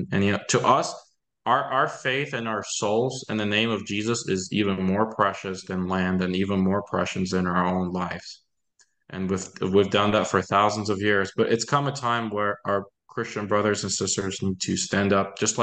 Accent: United States; I personally love America. I grew up in the United States. I was educated there.

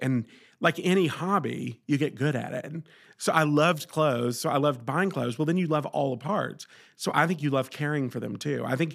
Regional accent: Kentucky, United States; So I grew up in Kentucky.

